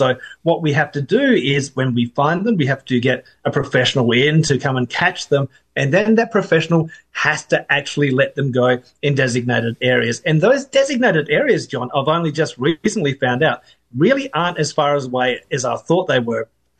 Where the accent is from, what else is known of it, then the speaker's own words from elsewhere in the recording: Adelaide, South Australia, Australia; when I lived back in South Australia, back in my hometown of Adelaide, we had a swimming pool, and we also lived right next to a national park